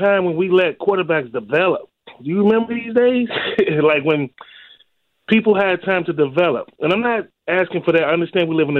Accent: Chicago, Illinois, United States; Chicago, man. Rosemore neighborhood near Pullman.

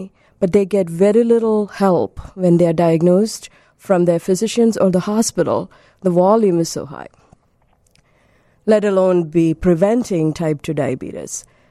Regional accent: India; I come from India.

